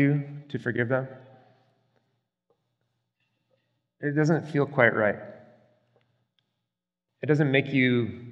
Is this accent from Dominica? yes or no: no; Alberta, Canada; But I came from Alberta, so I had Alberta student loans and I had federal student loans. Being from Alberta